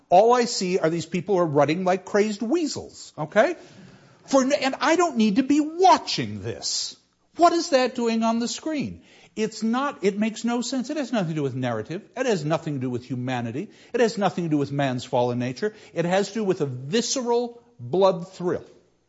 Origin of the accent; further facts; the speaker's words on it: United States; I was raised in America.